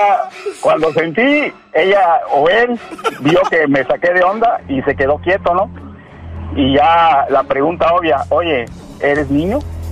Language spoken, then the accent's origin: Spanish; Veracruz, Mexico; Veracruz.